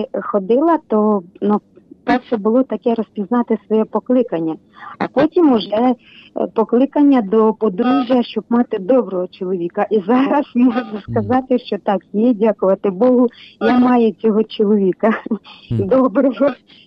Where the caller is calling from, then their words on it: Vinnytsia, Vinnytsia Oblast, Ukraine; Я з Вінниці і хочу поділитися радістю паломництва.